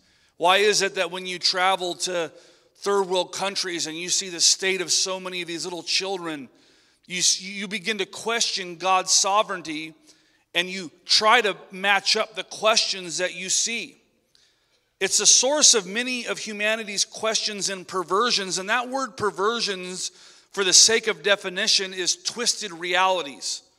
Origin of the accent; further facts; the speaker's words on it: Marysville, United States; One of our friends back that we grew up with in Marysville